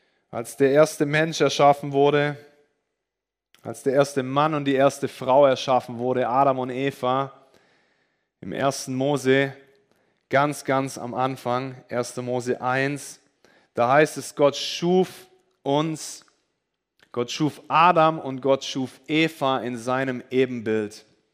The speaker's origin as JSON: {"language": "German", "town": "Ostfildern", "region": "Baden-Württemberg", "country": "Germany", "tie": "born or raised there", "said": "haben wir eine Gemeinde gegründet in Ostfildern, in meinem Heimatort."}